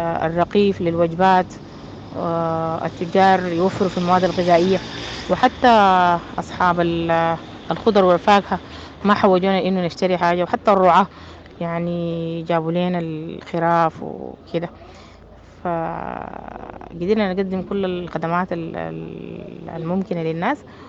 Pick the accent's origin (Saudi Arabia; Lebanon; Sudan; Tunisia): Sudan; ودي طبعا زادة يعني إحنا من قيمنا كسودانيين.